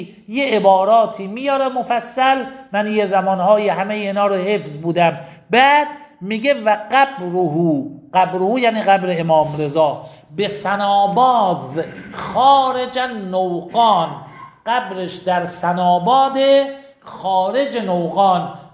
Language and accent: Persian; Mashhad, Razavi Khorasan, Iran; ایرانی هستم، اهل مشهدم، در این شهر یکی از ائمه اهل بیت علیهم السلام دفنم.